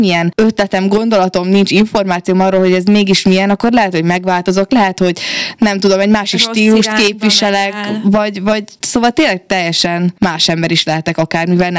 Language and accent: Hungarian; Subotica, Vojvodina, Serbia; ugye én szabadkai vagyok